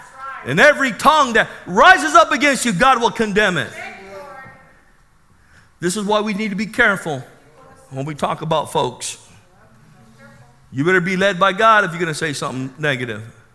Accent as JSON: {"language": "English", "town": "National City", "region": "California", "country": "United States", "tie": "born or raised there", "said": "I grew up in National City and it was ghetto-licious there."}